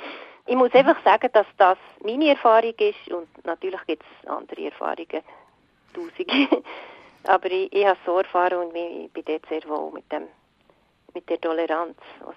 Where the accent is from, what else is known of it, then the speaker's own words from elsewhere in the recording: Bern, Switzerland; accent: Bernese German; first language Bernese German; now in United States; Ich würde jetzt nicht eigentlich auffallen als Nicht-Amerikaner, aber wenn ich dann in ländlichen Gebieten Berndeutsch rede mit meinen Kindern